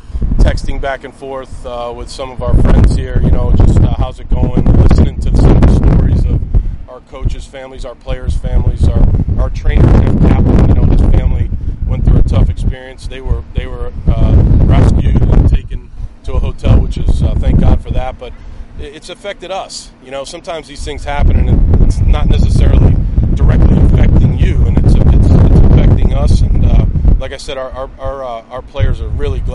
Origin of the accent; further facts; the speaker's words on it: East Coast, United States; I grew up on the East Coast